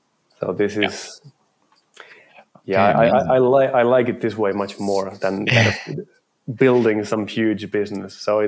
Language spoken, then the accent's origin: English; Finland; I actually then started importing into my home country, Finland